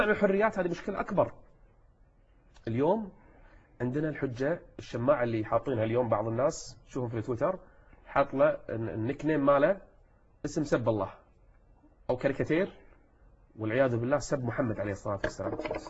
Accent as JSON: {"language": "Arabic", "country": "Kuwait", "said": "ثارت ثائرة الليبراليين عندنا في الكويت"}